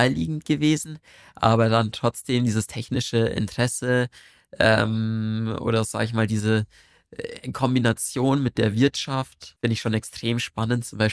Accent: Amberg, Bavaria, Germany; Ja, also ich bin in Amberg aufgewachsen, habe 3 Geschwister.

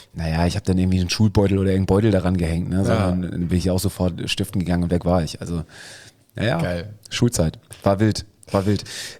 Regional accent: Friedrichstadt, Schleswig-Holstein, Germany; Ja, ja gut, ich bin ja da oben im Norden aufgewachsen.

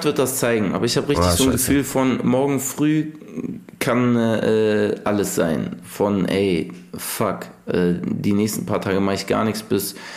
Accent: Hamburg, Germany; als Hamburger beschwert man sich eigentlich auch nicht übers Wetter.

